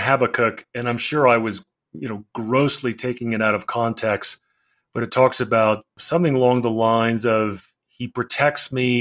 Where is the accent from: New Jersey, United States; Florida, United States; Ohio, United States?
New Jersey, United States; Ridgewood; Very much so. Youngest of five boys, my parents still together, 90 and 88. They love the Lord. So I grew up in a Christian home.